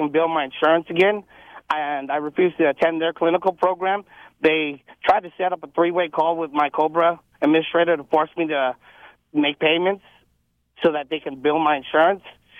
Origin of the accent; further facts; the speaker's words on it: Washington, United States; I'm not from here. I'm actually from the West Coast, from Washington area, and I got no family out here.